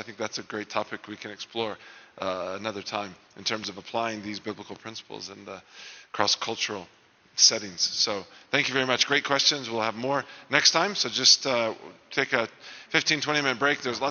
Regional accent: United States; And already, as an American, I was cautious

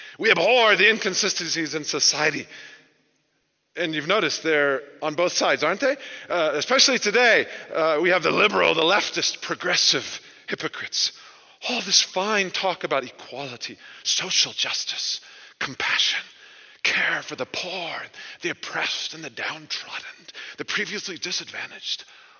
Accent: the South, United States; now in South Africa; from one of the rudest, impolite, uncourteous societies in the world, I'm ashamed to say, but yet I grew up in the South.

